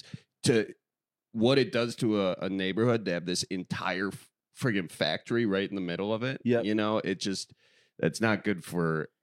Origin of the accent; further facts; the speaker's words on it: Milwaukee, Wisconsin, United States; I grew up in the suburbs of Milwaukee.